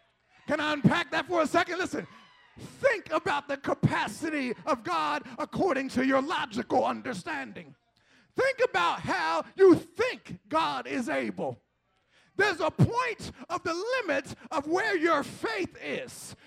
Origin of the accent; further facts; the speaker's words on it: Philadelphia, Pennsylvania, United States; You have to realize that I am a boy from Tasker Projects.